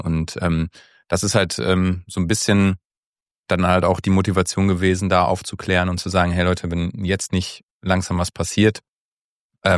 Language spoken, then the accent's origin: German; North Rhine-Westphalia, Germany; bei uns im Ruhrgebiet